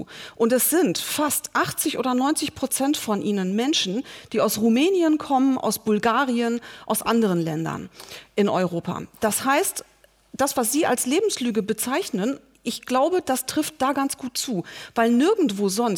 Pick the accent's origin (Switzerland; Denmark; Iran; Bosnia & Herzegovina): Iran; Ich stamme aus dem Iran, ich bin im Iran aufgewachsen